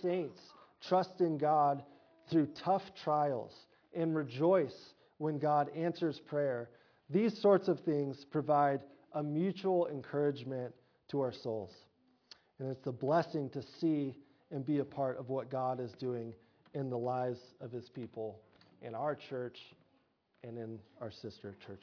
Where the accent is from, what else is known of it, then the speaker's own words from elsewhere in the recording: Oregon, United States; moved away as an adult; also born or lived in Colorado; One kind of pivotal moment in my life, I guess, is when I moved from Oregon to Colorado to go to college. I just dropped into a state where I didn't know a single person.